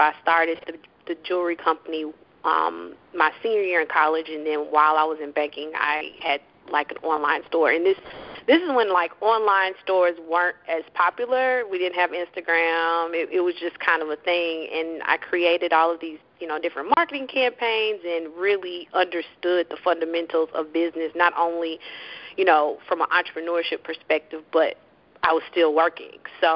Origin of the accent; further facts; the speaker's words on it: Memphis, Tennessee, United States; So, I am from Memphis, Tennessee, and I went to Howard University in DC.